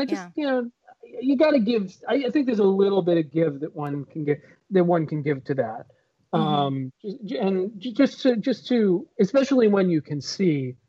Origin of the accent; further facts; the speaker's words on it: New York, United States; So again, I was born and raised in New York.